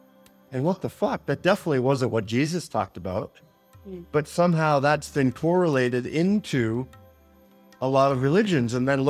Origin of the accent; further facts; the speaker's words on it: Boston, Massachusetts, United States; growing up in, I grew up outside of Boston